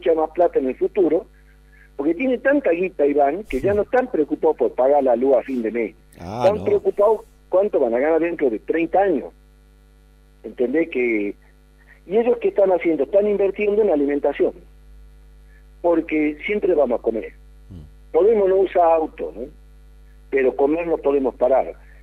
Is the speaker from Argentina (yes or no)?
yes; Argentina; si somos consumidores argentinos de carne, pagamos el asado igual que mi hermana en Suecia